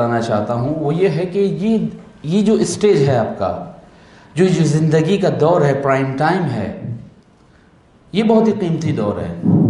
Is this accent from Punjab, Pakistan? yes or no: no; Karachi, Sindh, Pakistan; میں چونکہ بہرحال کراچی سے آیا ہوں تو ممکن ہے کہ میرے لہجے کو سننے میں آپ کو کوئی مشکل پیش آ رہی ہو.